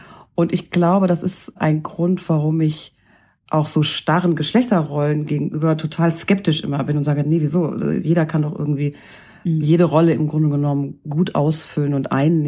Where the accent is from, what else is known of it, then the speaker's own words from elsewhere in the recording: Hesse, Germany; Ich komme aus Westdeutschland. Ich bin in einem kleinen Dorf in der Nähe von Gießen groß geworden. Gießen, die Mittelhessen-Metropole, wie sie diese Stadt selber lobt.